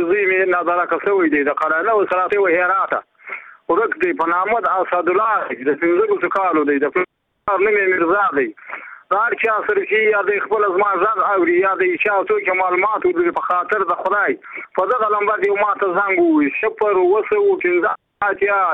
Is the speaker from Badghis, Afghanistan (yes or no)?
yes; Badghis, Afghanistan; زه په خپل د بادغیس ولایت یم